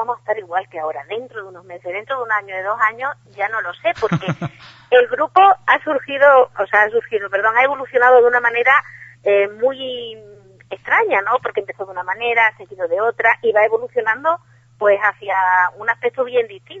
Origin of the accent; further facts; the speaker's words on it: Guareña, Extremadura, Spain; now in Villafranca, Spain; yo tampoco vivo en Guareña. Y la verdad que para mí, llevo aquí viviendo en Villafranca pues casi 20 años, pero para mí mi pueblo es mi pueblo.